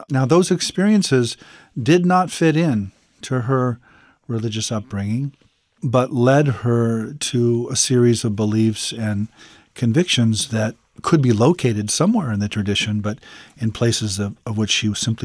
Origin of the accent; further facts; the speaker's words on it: Nebraska, United States; I mean, I grew up in Nebraska in a farming community.